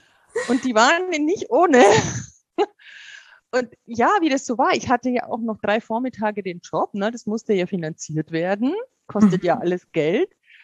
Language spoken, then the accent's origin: German; Bavaria, Germany; ich bin ja in Bayern aufgewachsen